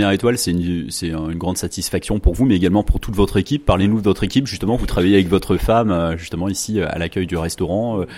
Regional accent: Bourgogne-Franche-Comté, France; Pourquoi cette, une telle présence nippone ici chez nous en Côte d'Or?

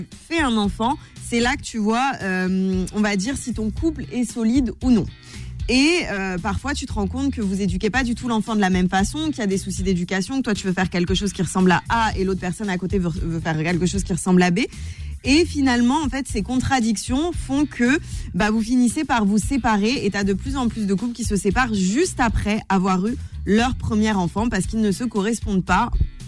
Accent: France; Moi, par exemple, je suis française

